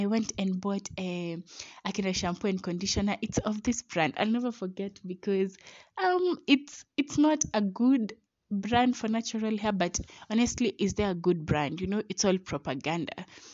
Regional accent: Kenya; he's from India and I'm from Kenya.

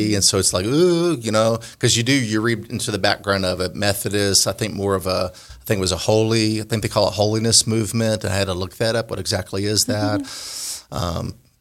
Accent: Connecticut, United States; now in US South; I grew up in Connecticut, so I didn't see that.

